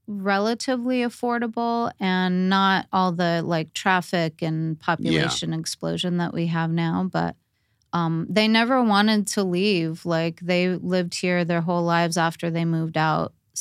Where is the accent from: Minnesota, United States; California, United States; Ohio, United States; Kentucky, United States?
California, United States; Torrance; Right. I grew up in Torrance.